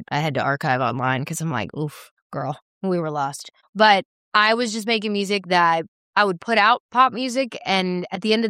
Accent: Chattanooga, Tennessee, United States; also born or lived in Dallas; like I'm from the South. Like, I am Chattanooga, Tennessee, Dallas. Like, I have, like, these country melodies.

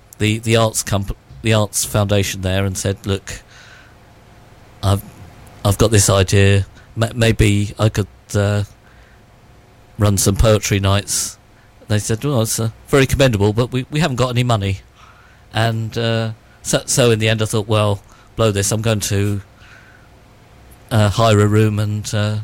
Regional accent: Aldershot, South East England, United Kingdom; Well, really, I come from Aldershot originally

